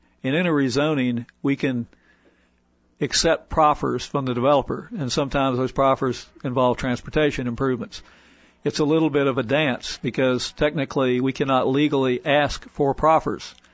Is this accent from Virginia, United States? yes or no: yes; Virginia, United States; like the area I grew up down in Southwest Virginia, where the growth is not nearly as rapid